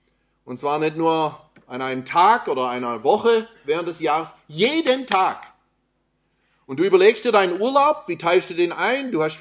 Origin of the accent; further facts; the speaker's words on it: Tübingen, Baden-Württemberg, Germany; ich bin eigentlich hier geboren in Tübingen und aufgewachsen und durfte hier zur Schule gehen. Aber ihr merkt es vielleicht an der Aussprache oder so, ich habe auch ein bisschen einen anderen Hintergrund noch. Meine Mutter kommt aus den USA und wir sind dann zweisprachig aufgewachsen